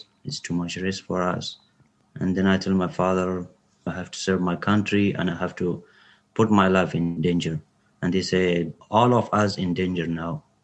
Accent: Kabul, Afghanistan; English is a second language; moved away as an adult; I grew up in Kabul and I go to my job in Kandahar.

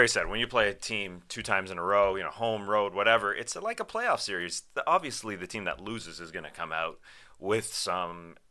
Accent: Canada; I'm Canadian.

